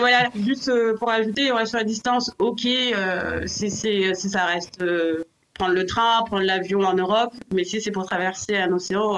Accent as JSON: {"language": "French", "town": "Lille", "region": "Hauts-de-France", "country": "France", "said": "Enfin, tu sais, moi je suis du Nord. À Lille."}